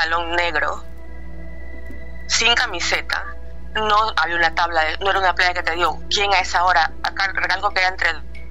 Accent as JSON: {"language": "Spanish", "country": "Ecuador", "moved": "yes", "lives_now": "Europe", "said": "Yo soy de Ecuador. Vivo en Europa, pero yo soy ecuatoriana. Eso pasó en mi país."}